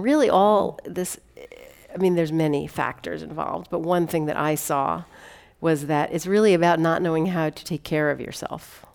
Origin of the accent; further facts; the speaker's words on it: Queens, New York, United States; And growing up in Queens, it's really one of the most cultural diverse places in the country, maybe the world.